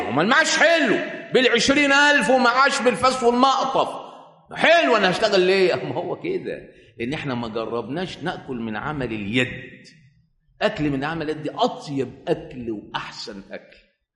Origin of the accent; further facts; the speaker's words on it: Egypt; من ضمن الاخبار يقول لك العيال اللي عندنا في مصر دول عيال عليهم احكام